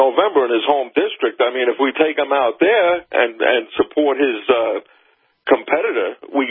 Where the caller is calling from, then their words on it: Florida, United States; I'm calling from Florida.